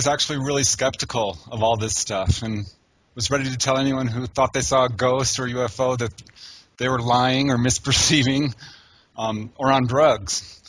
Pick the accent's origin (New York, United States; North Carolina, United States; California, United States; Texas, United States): California, United States; Topanga Canyon; when a wave of sightings hit my hometown, which was Topanga Canyon in California.